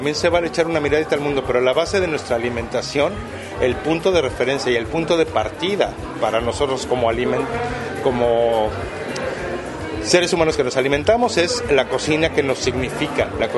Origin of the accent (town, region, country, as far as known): Mexico